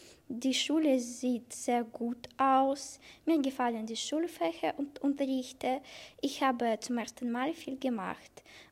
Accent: Grodno, Grodno Region, Belarus; German is a second language; now in Germany; Also, ich komme aus Weißrussland, aus Grodno.

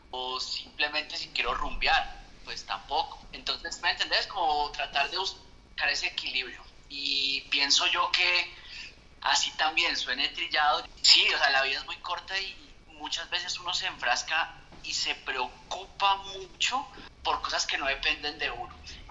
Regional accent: Popayán, Cauca, Colombia; now in Bogotá, Colombia; yo ahorita vivo en Bogotá, pero yo soy de Popayán. Entonces, yo, pues, qué sé yo, me gradué del colegio en Popayán y me fui a estudiar a Cali, que es cerca de Popayán, pues es a 2 horas.

